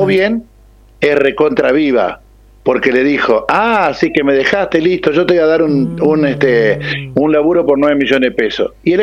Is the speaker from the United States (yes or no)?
no; interior, Argentina; cuando vos salís al exterior y saben que sos argentino, tenés que explicar que sos argentino y del interior